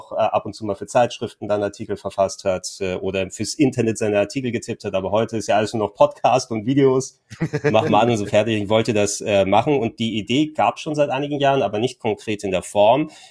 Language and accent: German; Hamburg, Germany; born there; als gebürtiger Hamburger